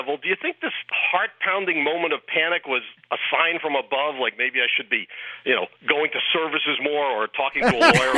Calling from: Takoma Park, Maryland, United States; I'm calling from Tacoma Park, Maryland.

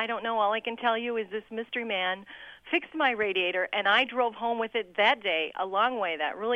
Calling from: Stevens Point, Wisconsin, United States; Hello, this is … from Stevens Point, Wisconsin.

